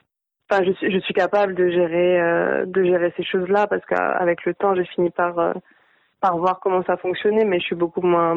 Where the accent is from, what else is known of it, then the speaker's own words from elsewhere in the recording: French Guiana, France; on est arrivés, on avait le même âge, on est arrivés tous les deux à l'âge de 5 ans en Guyane, donc ça commence à faire un petit moment.